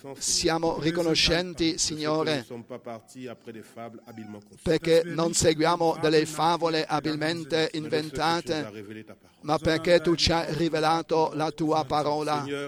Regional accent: Cameroon; Io provengo dal Camerun con tutti i saluti dei fratelli e sorelle

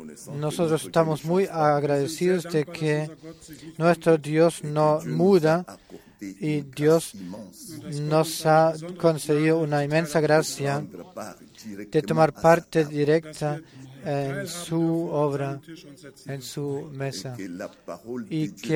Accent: Cameroon; Yo vengo de Camerún con saludos

